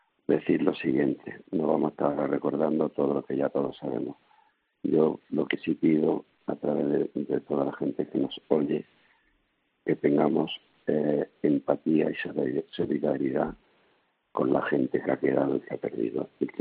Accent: Almería, Andalusia, Spain; now in Marbella, Spain; soy almeriense, asignado en Marbella, ya tengo 72 años

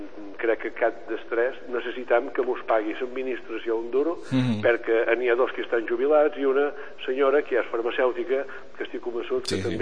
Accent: Ciutadella, Balearic Islands, Spain; jo som una persona de Menorca i de Ciutadella encantadíssim

